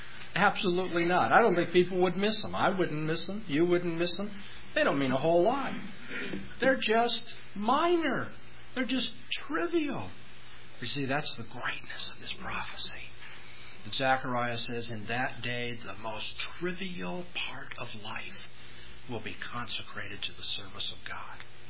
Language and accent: English; California, United States; Now, I come from Southern California, from an urban area.